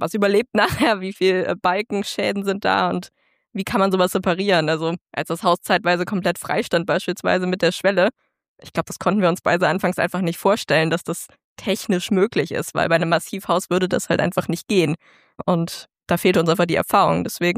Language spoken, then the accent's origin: German; North Rhine-Westphalia, Germany; Also ich komme eigentlich aus dem Bergischen Land, das ist nicht ganz so weit weg.